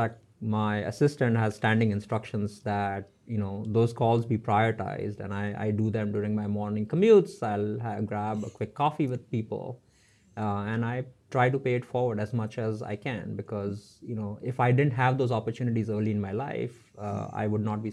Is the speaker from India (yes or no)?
yes; Mumbai, Maharashtra, India; I come from Mumbai, which is where I grew up. And I grew up in fairly modest circumstances, in a 300-square-foot apartment with four other siblings